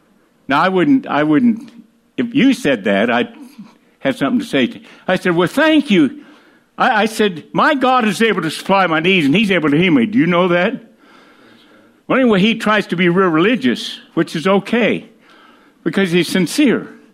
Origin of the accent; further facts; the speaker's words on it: Iowa, United States; Where are you from? I'm from Iowa.